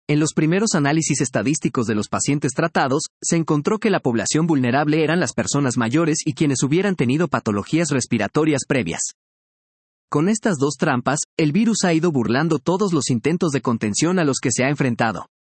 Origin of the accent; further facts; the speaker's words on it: Peru; Y aquí es cuando pienso en mi país. Una solución de cajón peruano. El Perú ha seguido la misma dinámica